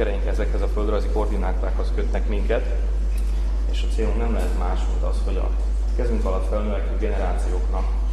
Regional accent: Slovakia; Mi esetünkben el kell dönteni, hogy mik is vagyunk, magyarok vagyunk, szlovákiai vagyunk, szlovákiai magyarok vagyunk.

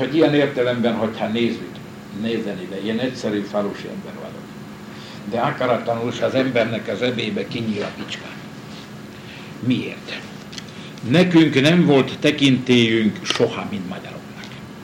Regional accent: Buzica, Košice Region, Slovakia; itt születtem Buzitan 1922. augusztus 3-án. Nemzetiségem magyar, apám, dédnagyapámtól kezdve mind itt vannak Buzitan eltemettette. A szülőfalum, szülőföldem ez, ahol élek, ahol születtem, református vallású vagyok.

